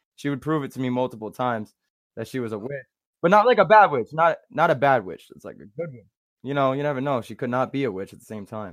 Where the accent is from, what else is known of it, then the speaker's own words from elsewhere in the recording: Rhode Island, United States; But yeah, growing up in Rhode Island, I mean, it's really small here, as you know that. Really small, not a lot's going on.